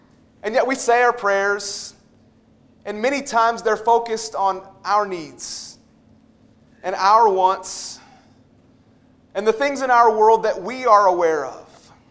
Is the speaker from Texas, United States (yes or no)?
no; West Virginia, United States; Now, I grew up in West Virginia, and I know my audience